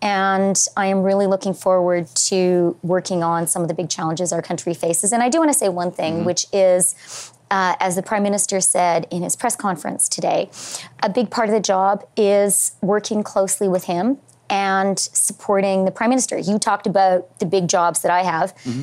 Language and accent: English; Alberta, Canada; I was born and raised in Alberta, but I didn't go to university there.